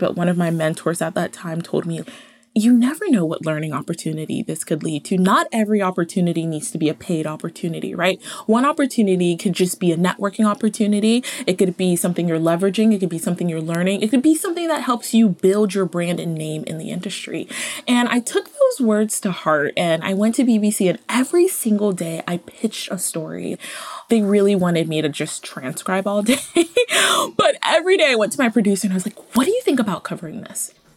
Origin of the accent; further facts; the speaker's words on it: New Jersey, United States; also born or lived in New York; now in Ohio, United States; I was born in New Jersey, spent a lot of time between New Jersey and New York growing up, but then my family relocated to the rural Ohio suburbs where I have like deer and cattle in my backyard.